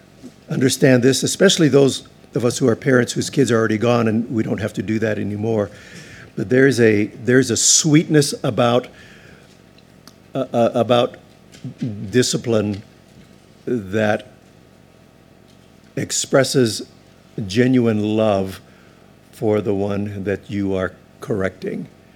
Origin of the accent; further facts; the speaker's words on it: Hawaii, United States; one of the great joys of living in Hawaii is growing up in Hawaii is you can always, within 20 minutes, 15, 20 minutes of driving, you could be at the beach